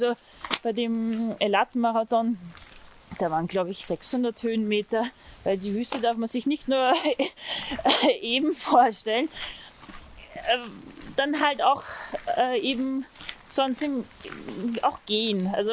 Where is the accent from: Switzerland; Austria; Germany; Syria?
Austria; Fels am Wagram, Lower Austria; ich komme aus Fels am Wagram und bin in Krems in die Schule gegangen. Also so die Wachau ist im Echt so ein Stück Heimat für mich.